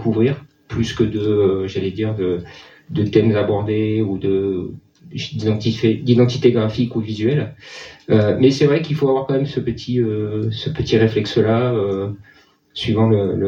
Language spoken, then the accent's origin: French; France; il y a une sectorisation du lectorat qui est beaucoup plus accentuée que chez nous en France.